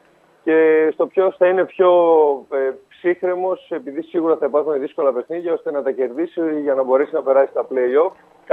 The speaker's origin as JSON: {"language": "Greek", "town": "Thessaloniki", "region": "Central Macedonia", "country": "Greece", "said": "εγώ είμαι από Θεσσαλονίκη."}